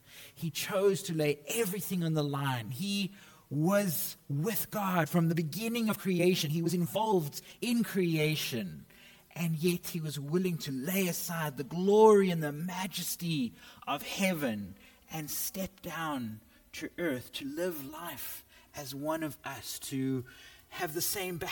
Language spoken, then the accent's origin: English; South Africa; moved away as an adult; now in Canada; As you heard, I'm from South Africa. I've been in Canada just coming up for 18 months, so still pretty new to everything